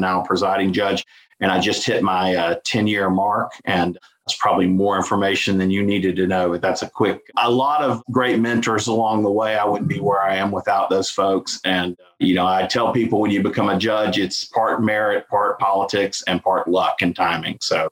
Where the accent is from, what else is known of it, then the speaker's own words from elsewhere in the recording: Nashville, Tennessee, United States; But I grew up in Nashville, Tennessee. Graduated from Hillwood High School, public school there in Nashville